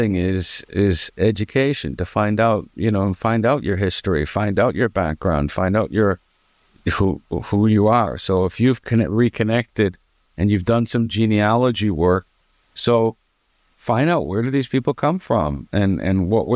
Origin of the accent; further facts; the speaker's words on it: London, Ontario, Canada; I grew up in London, Ontario, Canada, as a typical Jew, typical American Jew, which means Judaism and being Jewish meant very little.